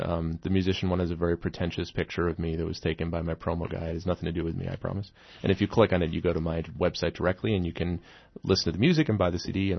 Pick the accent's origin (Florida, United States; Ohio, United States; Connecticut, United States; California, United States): Connecticut, United States; And then at the end of August, I will have a reading in my hometown in Connecticut.